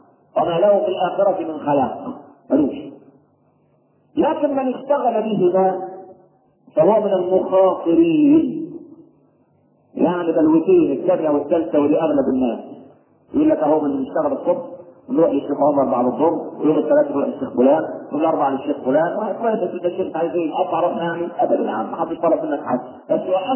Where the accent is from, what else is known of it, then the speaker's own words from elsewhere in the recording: Egypt; لكن إحنا كمصريين معتبرين العيش